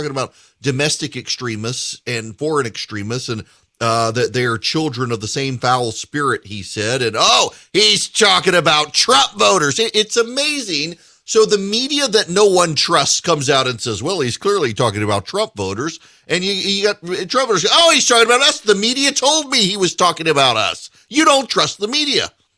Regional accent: United States; And I don't just say that because I'm an American.

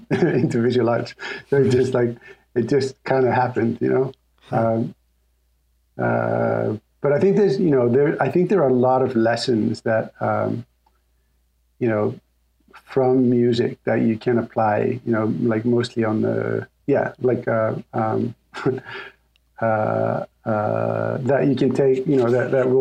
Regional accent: Iceland; English is a second language; moved away as an adult; now in United States; So I'm originally from Iceland. So mm-hmm. I applied to music school out here in the States, and I got accepted.

